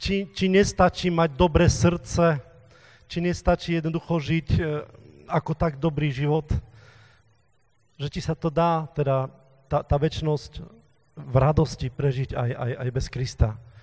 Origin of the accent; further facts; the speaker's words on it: eastern Slovakia, Slovakia; Pre mnohých z vás som možno novou tvárou, lebo som z východu.